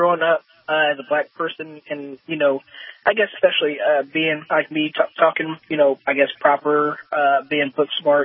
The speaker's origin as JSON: {"language": "English", "town": "Chicago", "region": "Illinois", "country": "United States", "lives_now": "US South", "said": "I am from Chicago, and it's a completely different thing up there."}